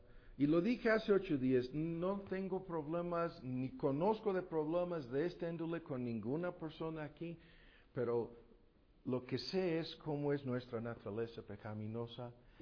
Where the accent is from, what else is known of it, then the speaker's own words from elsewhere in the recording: United States; Spanish is a second language; Eso es lo que somos los gringos, ¿no?